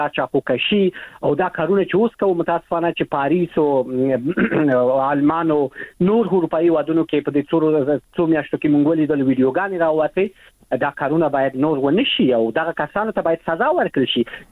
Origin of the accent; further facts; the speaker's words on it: Afghanistan; moved away; اورم، شرمېږم چې وایم زه د افغانستان یم.